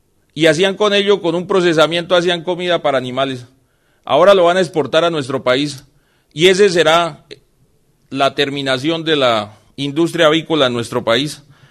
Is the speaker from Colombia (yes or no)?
yes; Colombia; me parecía bastante insultante para mí como colombiano